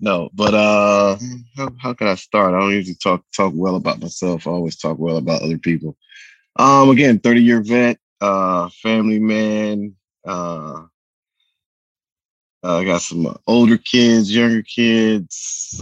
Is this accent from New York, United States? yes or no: yes; Queens, New York, United States; also born or lived in Bronx; I'm originally from New York, from Queens, stayed in the Bronx for a while, moved back to Queens, family in North Carolina.